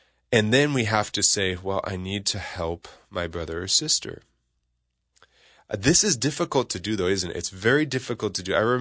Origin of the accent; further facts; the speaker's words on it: California, United States; I have to tell you, I'm from California, right?